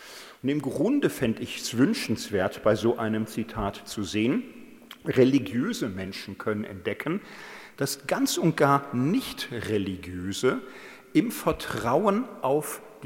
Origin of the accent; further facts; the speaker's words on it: Germany; now in Austria; als Deutscher in Österreicher unter uns kann man das ja schon auch mal sagen